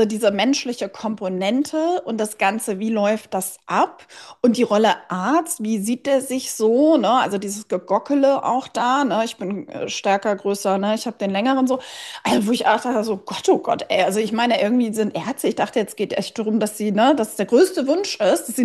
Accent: Kiel, Schleswig-Holstein, Germany; bin ich damals zurück nach Kiel, meiner Geburtsstadt, Heimatstadt

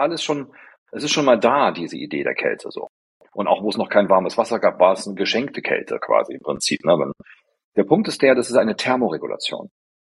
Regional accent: Berlin, Germany

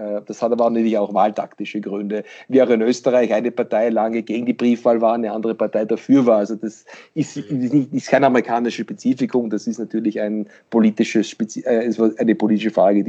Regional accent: Pennsylvania, United States; now in Germany; Jetzt gibt es so, dort wo ich herkomme, in Pennsylvania, kann man mit der Stromrechnung quasi wählen gehen.

